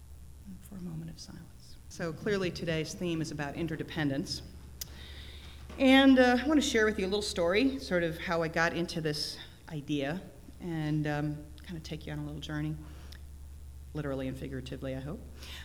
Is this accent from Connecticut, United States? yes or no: yes; Connecticut, United States; Like, okay, I grew up in Connecticut, you know, it's part of, you know, Revolutionary War history.